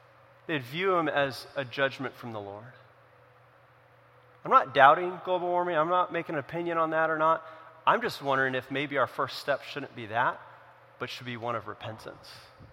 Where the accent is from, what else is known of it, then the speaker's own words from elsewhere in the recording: the West, United States; I grew up in the West. In the summer, if we took care of our lawn like we do out here in the East, you know what color it would be?